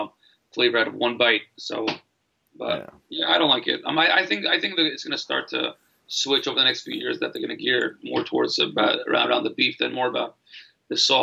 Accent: Brooklyn, New York, United States; I'm from Brooklyn, so I'm able to do stuff that, if I want to do this, if I want to do prime rib, I'm doing prime rib today.

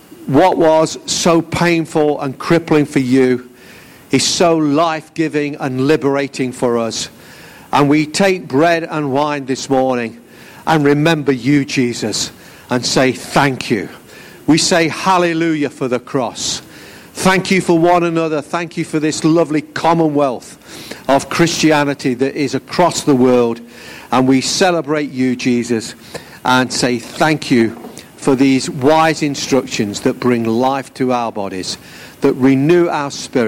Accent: England, United Kingdom; I know we're English

